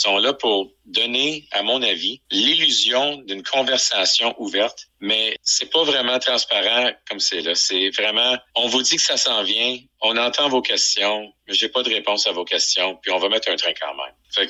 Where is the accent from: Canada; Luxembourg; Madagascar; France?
Canada; C'est pas juste ça en tant que Canadien et de contribuable de taxes.